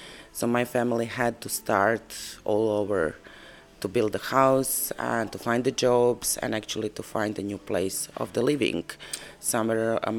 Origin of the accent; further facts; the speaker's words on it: Croatia; English is a second language; moved away as an adult; also born or lived in Bosnia; now in Serbia; I am a refugee from Croatia since the Balkans War in the 90s, and I left my home in 1995. I was 19 in that time, 20, and then I moved to Bosnia, and I lived in Bosnia for 20 years